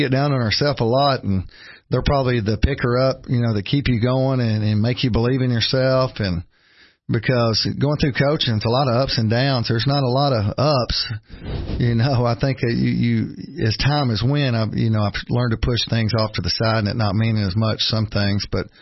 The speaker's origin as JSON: {"language": "English", "town": "Smithville", "region": "Tennessee", "country": "United States", "said": "Went to high school at DeKalb. And every time when I tell people, I was from Smithville, they'd always think Carthage."}